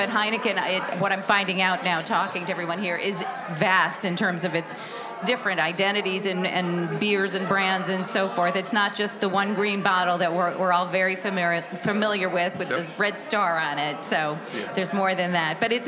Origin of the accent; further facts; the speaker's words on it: Midwest, United States; I'm from the Midwest.